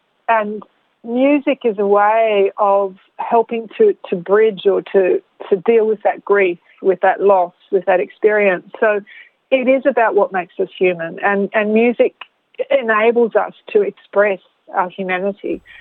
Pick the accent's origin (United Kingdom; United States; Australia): Australia; a lot of us, particularly, you know, Greek Australians have lived through